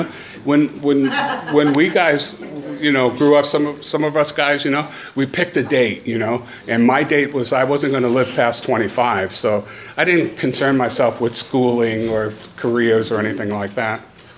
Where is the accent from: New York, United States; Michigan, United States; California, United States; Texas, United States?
California, United States; Oxnard; now in Thailand; I'm an alcoholic from Oxnard.